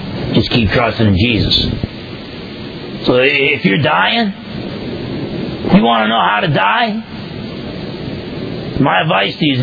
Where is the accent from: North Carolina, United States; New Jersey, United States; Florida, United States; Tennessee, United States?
New Jersey, United States; you're the same idiot you were when you were growing up in New Jersey. He was the same guy who used to hang out on the block, thinking he was a tough guy.